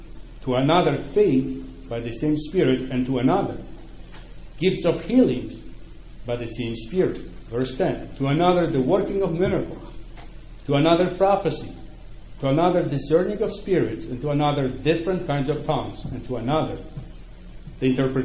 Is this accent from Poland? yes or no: yes; Poland; first language Ukrainian; English is a second language; My first language at home was Ukrainian. I lived in Poland when my first language was Ukrainian. Then when I went to school, actually I lived in Poland. I learned Polish in school.